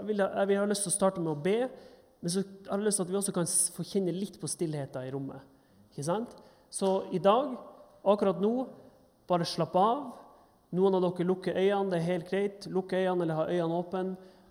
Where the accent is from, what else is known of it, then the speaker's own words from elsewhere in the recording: Troms, Norway; now in Bergen, Norway; og jeg er 31 år gammel. Og dere hører jo at jeg ikke kommer herifra. Jeg kommer fra Nord-Norge, i lita bygd utenfor Tromsø. Men jeg er i Bergen nå på fjerde året.